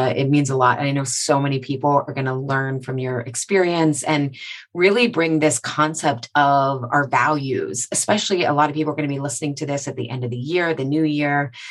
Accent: United States; Growing up in America, I'm told to value freedom.

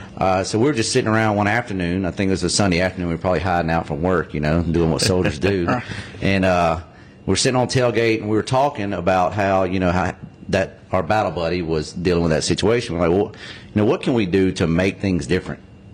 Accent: McGee, United States; But so I was I grew up in McGee, and I graduated in McGee in '96 and went to college for a little while.

